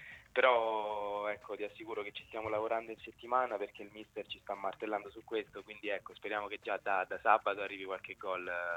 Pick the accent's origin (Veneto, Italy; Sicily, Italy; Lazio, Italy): Lazio, Italy; Rome; io sono di Roma e ho fatto...